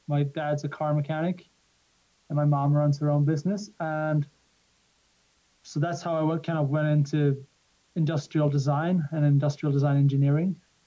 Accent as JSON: {"language": "English", "town": "Gothenburg", "region": "Västra Götaland", "country": "Sweden", "said": "I'm 34 years old. I'm from Gothenburg, Sweden."}